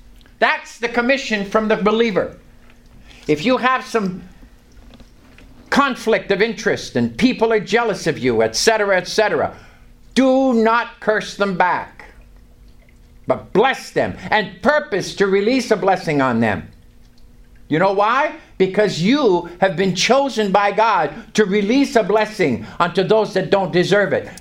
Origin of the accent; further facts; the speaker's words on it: Canada; He came from Canada, and I came from Canada.